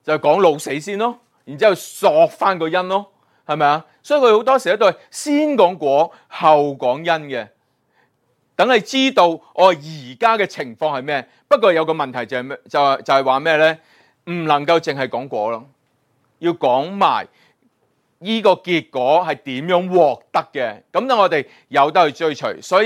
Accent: Macau; 我哋澳门人都必须要进取嘅果啦

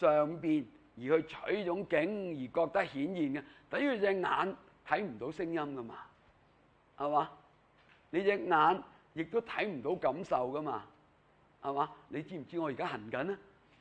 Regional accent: China; 咁我哋中國人咧，呢兩個字咧都會譯佢做色嘅啊

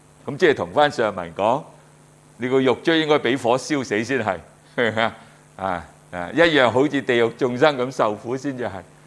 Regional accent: China; 翻译做地狱咧，顺应翻我哋中国人的那种认识啊。

